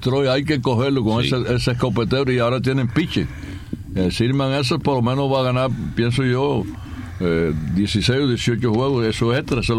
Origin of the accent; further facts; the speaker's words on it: Fomento, Sancti Spíritus, Cuba; born there; siendo un guajiro igual que yo, nací en Fomento